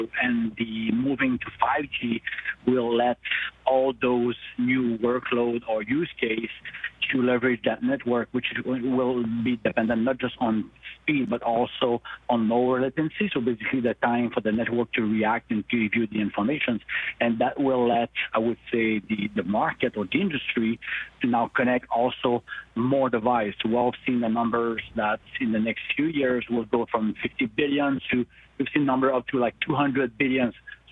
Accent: Montreal, Quebec, Canada; I'm from Montreal.

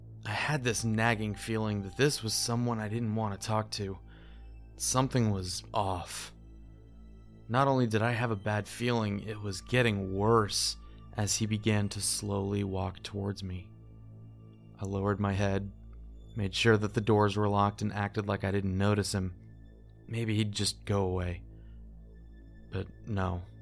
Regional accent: the North, United States; I grew up in the North, and I hadn't been exposed to firearms.

